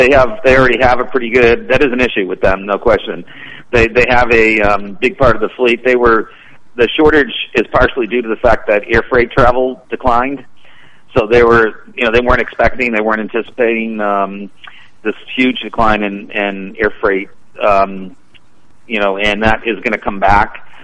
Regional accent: Boston, Massachusetts, United States; now in Florida, United States; Let's put it this way: I'm originally from Boston, so that answers your question.

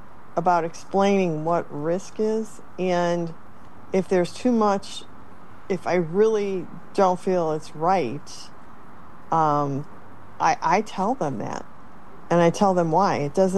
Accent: Chicago, Illinois, United States; Yeah, we're from Chicago. We know how this goes.

